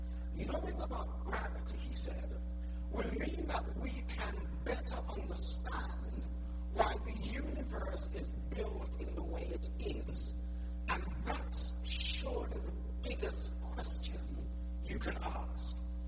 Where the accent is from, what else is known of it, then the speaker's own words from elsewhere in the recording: Jamaica; also born or lived in United Kingdom; I am a Jamaican. I do know about the virtues of long sermons, but I'm also a Brit